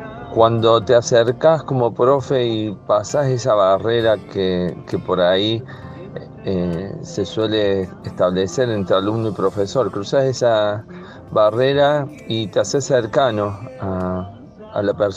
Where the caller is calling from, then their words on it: Córdoba, Argentina; de Córdoba